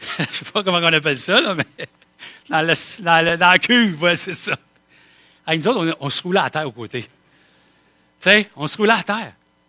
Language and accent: French; Quebec, Canada; Ben, nous autres, on est Québécois.